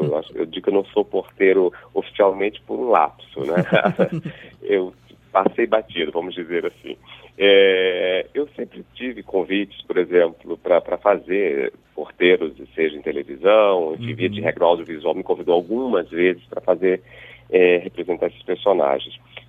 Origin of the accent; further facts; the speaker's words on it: Northeast Region, Brazil; Eu também sou nordestino, né? Então eu tinha sempre essa preocupação de que o meu trabalho tivesse um diálogo com as minhas origens.